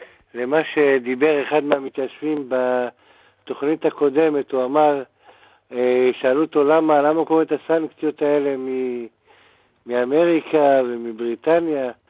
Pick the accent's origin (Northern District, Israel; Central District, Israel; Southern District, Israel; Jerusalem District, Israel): Central District, Israel; Bnei Brak; אני מבני ברק.